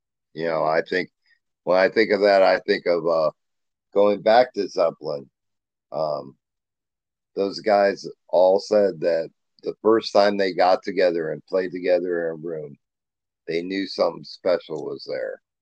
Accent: Ohio, United States; You know, in this area, I'm from Ohio, and the scene here is very strong

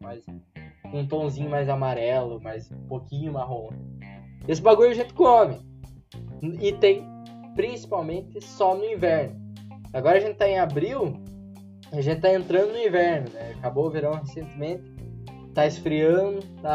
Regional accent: Paraná, Brazil; also born or lived in Rebouças; now in Ponta Grossa, Brazil; sabe que eu tenho um sotaque. E esse sotaque vem de algum lugar. Eu sou paranaense.

